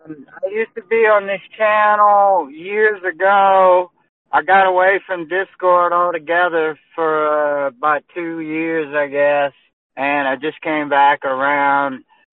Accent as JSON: {"language": "English", "region": "the South", "country": "United States", "lives_now": "Mississippi, United States", "said": "I'm from the South, but I traveled and I've been all over. I'm back in the South again"}